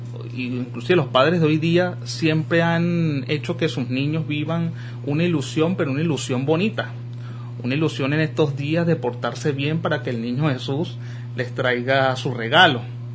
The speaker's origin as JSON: {"language": "Spanish", "country": "Venezuela", "said": "como venezolanos nosotros somos reacios a dejar las tradiciones a un lado."}